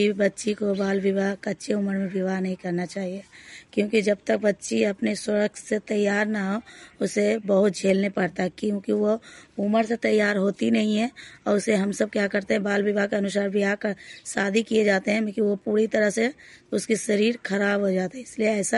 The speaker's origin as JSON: {"language": "Hindi", "town": "Madhopur", "country": "India", "said": "हम माधोपुर से हैं।"}